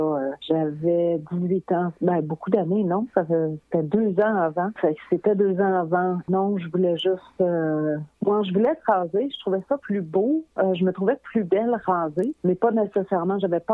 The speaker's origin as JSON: {"language": "French", "town": "Matane", "region": "Quebec", "country": "Canada", "said": "Tu sais, je venais de Matane."}